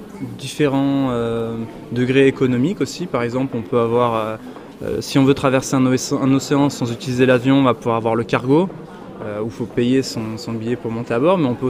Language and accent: French; Grenoble, Auvergne-Rhône-Alpes, France; je devais me rendre chez moi à Grenoble quand j'étudiais à Toulouse.